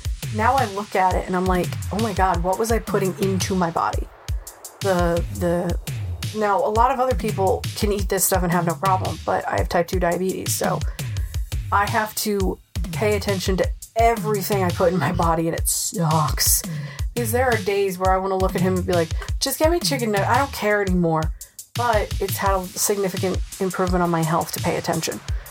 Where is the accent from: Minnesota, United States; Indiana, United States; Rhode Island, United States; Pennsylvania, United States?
Rhode Island, United States; accent: Rhode Island; Because I worked in customer service for 20 plus years, I've lost my Rhode Island accent. It comes out when I'm angry.